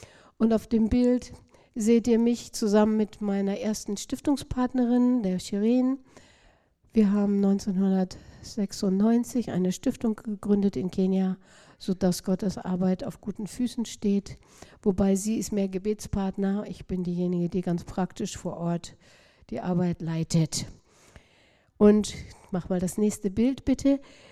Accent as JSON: {"language": "German", "country": "Germany", "said": "über diesem Land, über meinem Vaterland. Ich bin Deutsche."}